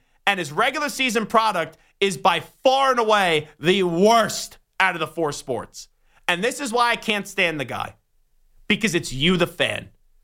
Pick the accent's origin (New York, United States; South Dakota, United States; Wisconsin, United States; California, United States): New York, United States; Commack; when I was a kid growing up in Commack, New York on Long Island, I would see a big picture of his every day on the gym wall of mine